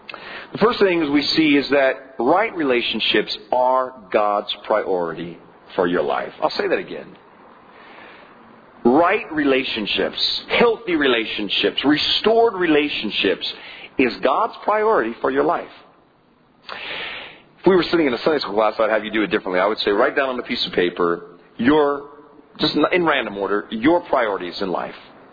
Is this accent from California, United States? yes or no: yes; California, United States; I mean, I'm a Californian.